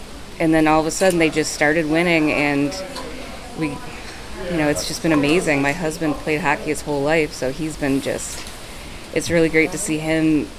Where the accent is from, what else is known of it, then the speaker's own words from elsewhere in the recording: North Tonawanda, New York, United States; I'm from North Tonawanda.